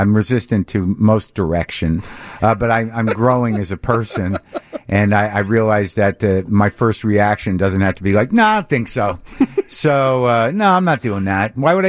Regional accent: Albuquerque, New Mexico, United States; I grew up in New Mexico in Albuquerque

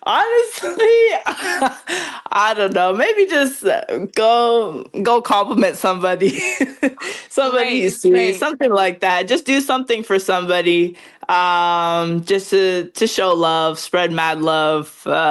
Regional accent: Kingston, Ontario, Canada; And especially my hometown, Kingston, Ontario, for them to recognize me in that way, it's amazing. Most of my friends from back home don't play basketball.

